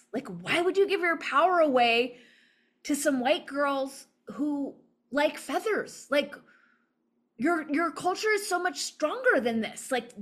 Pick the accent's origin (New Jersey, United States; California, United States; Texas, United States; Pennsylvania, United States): California, United States; Los Angeles; now in Santa Fe, United States; in the same way that they destroyed my hometown of Los Angeles.